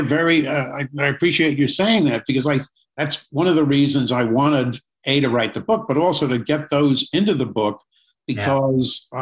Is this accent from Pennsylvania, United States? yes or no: no; Valley Stream, New York, United States; I was from Long Island, Valley Stream. I'd been on a horse maybe once or twice in my life.